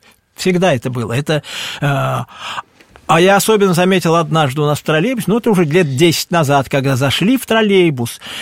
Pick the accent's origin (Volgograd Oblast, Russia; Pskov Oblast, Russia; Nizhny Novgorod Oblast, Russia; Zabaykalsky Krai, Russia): Volgograd Oblast, Russia; Kalach-na-Donu; also born or lived in Igarka; Я всю жизнь прожил в Калаче. Уже маленьким меня привезли туда, разрешили туда выехать. И все, прожили мы там.